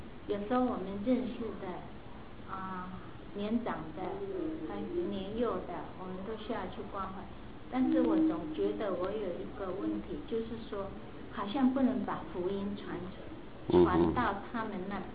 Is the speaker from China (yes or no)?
no; Taiwan; 那我在这个教会 是蛮多年了，可能有二十几年。我们从台湾来就一直住在这个教会 ，ETC 简称为 ETC。